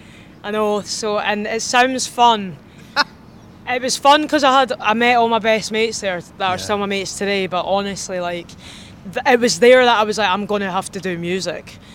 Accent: Edinburgh, Scotland, United Kingdom; I'm from Edinburgh, right? And it's like, obviously, it's a gorgeous city.

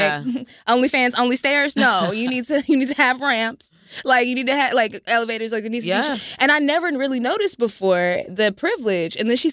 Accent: the South, United States; Like, we're insane. We're from the South.

